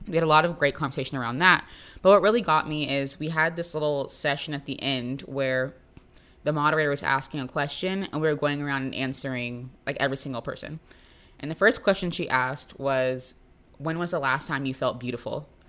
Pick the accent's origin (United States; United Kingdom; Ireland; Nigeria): United States; Florida; like growing up in Florida, even being in New York, where like there are more people that look like me.